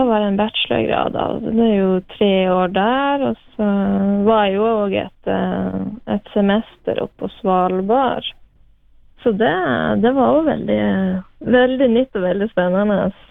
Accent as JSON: {"language": "Norwegian", "town": "Marifjøra", "region": "Vestland", "country": "Norway", "moved": "yes", "lives_now": "Kjerringøy, Norway", "said": "Jeg kommer da fra Marifjøra. Litt utenfor Marifjøra på Eikjøstrand der."}